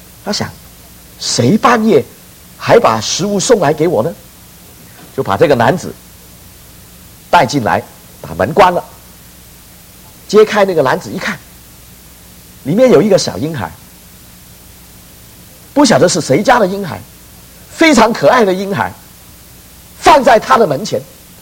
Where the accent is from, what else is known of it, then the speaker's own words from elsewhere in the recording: China; 你知道我们中国人的字啊，很多都很有意思